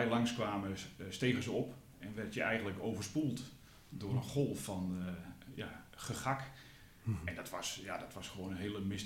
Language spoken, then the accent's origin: Dutch; Friesland, Netherlands; En als Fries zijn we natuurlijk dol op de kou.